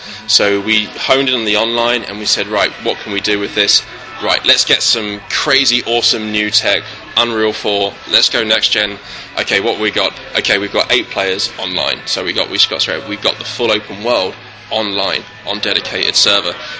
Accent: England, United Kingdom; I'm English.

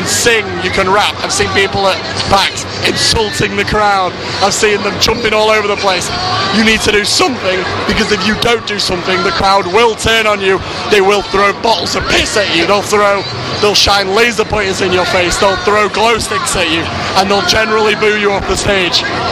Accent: Manchester, North West England, United Kingdom; I'm from Manchester as well

